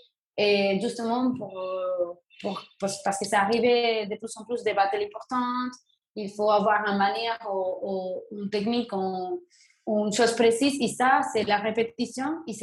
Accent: Venezuela; French is a second language; now in France; je suis d'origine du Venezuela. Ça fait 12 ans et demi que j'habite en France.

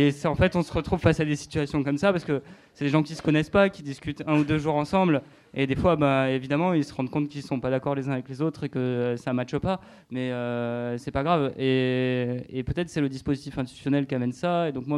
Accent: Marseille, Provence-Alpes-Côte d'Azur, France; je reprends Marseille parce que c'est là d'où je viens et c'est là où j'ai un peu expérimenté ça

